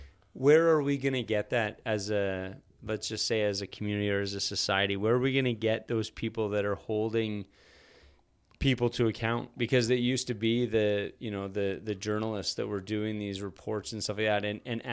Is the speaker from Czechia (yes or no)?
no; Red Deer, Alberta, Canada; When I was a kid, I grew up in Red Deer and we had a local news station